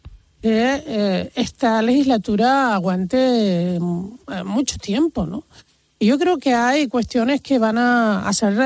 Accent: Canary Islands, Spain; En defensa de los intereses de mi tierra, y porque en esos decretos se recogía nuestro acuerdo, un acuerdo que yo firmé y que cumpliré mientras el Estado cumpla con Canarias.

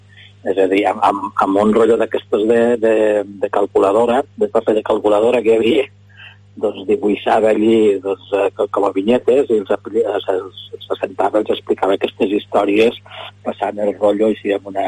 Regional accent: Lleida, Catalonia, Spain; Lleida capital, jo soc fill de l'Horta, els meus pares eren pagesos, i doncs, de Lleida de tota la vida.

